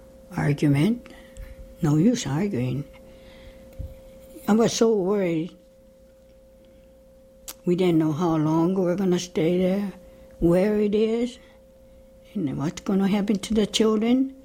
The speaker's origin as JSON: {"language": "English", "town": "Bainbridge Island", "region": "Washington", "country": "United States", "tie": "born there", "said": "I was born in Bainbridge Island."}